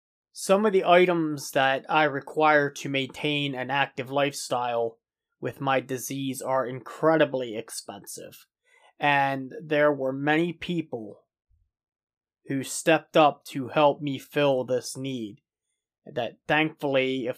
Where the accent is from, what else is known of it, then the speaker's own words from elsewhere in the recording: Maryland, United States; I have headed a small, struggling ministry here in my home state of Maryland in the United States.